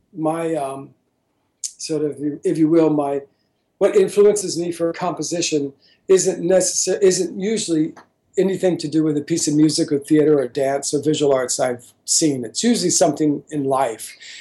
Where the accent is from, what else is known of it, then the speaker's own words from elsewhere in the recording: New York City, New York, United States; moved away as an adult; now in Sweden; I live in Sweden now, but I'm from New York City. I've lived in Sweden now almost 13, 14 years, something like that.